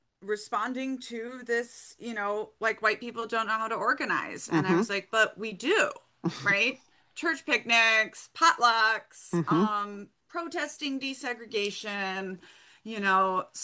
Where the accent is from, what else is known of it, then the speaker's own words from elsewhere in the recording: Brazil; I grew up in Brazil right after the end of the military dictatorship.